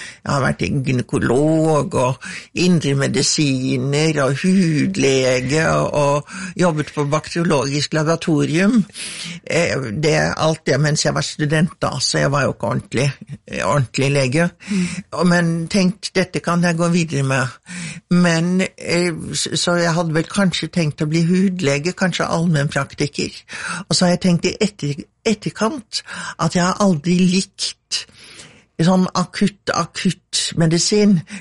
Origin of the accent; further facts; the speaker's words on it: Trondheim, Trøndelag, Norway; also born or lived in United States / Oslo / Germany; Jeg vokste opp litt forskjellige steder. Jeg bodde i Trondheim da jeg var barn, men så var vi et år i Amerika, og så flyttet vi til Oslo da jeg ble ung, og så studerte jeg i Tyskland